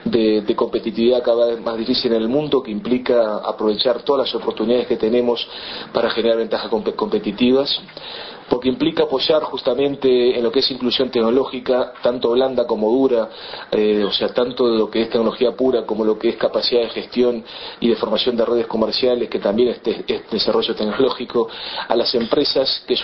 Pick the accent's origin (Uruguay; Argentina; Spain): Uruguay; la única forma de hacer las cosas bien y lograr un lugar en el mundo como uruguayos.